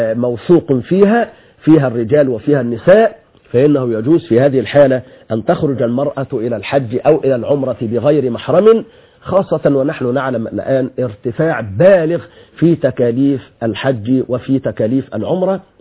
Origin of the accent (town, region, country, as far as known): Egypt